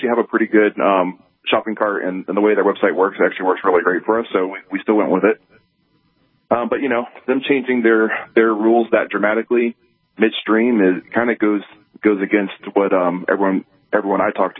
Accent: Louisiana, United States; I am Cajun.

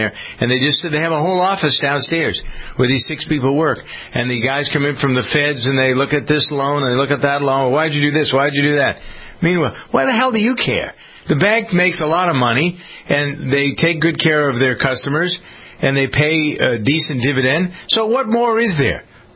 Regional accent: Framingham, Massachusetts, United States; my banking relationship is with a little bank in my hometown of Framingham, Massachusetts.

